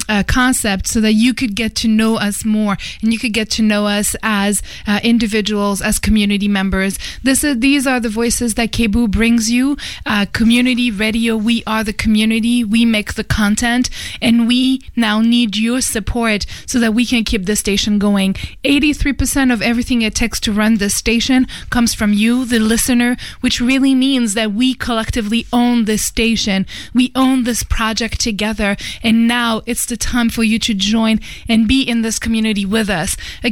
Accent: France; I'm a white woman and I come from Europe, I come from France.

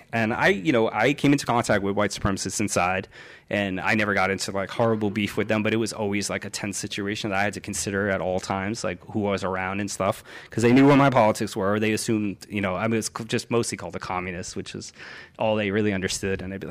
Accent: New York, United States; They exist where I grew up in New York.

